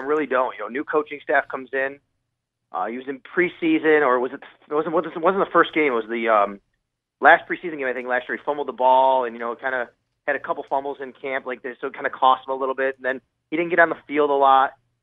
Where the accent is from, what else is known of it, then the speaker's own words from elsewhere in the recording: Cheektowaga, New York, United States; Yeah, I grew up in Buffalo. You know, I mean, and in fact, Cheektowaga is the town I grew up in, and it's a very pretty predominant Polish community over there